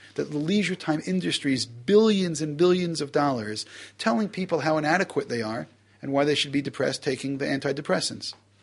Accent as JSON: {"language": "English", "town": "Brooklyn", "region": "New York", "country": "United States", "tie": "born or raised there", "said": "I mean, growing up in Brooklyn, you know, you have some of these big, big buildings in New York."}